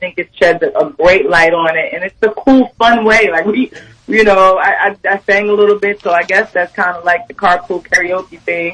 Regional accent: New Jersey, United States; I'm from Jersey, which is right there by New York, and I spent so much time in New York

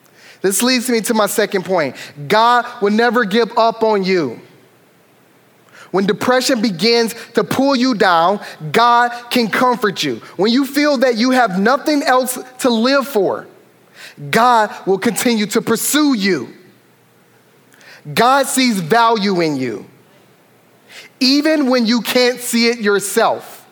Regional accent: Detroit, Michigan, United States; So I grew up in Detroit.

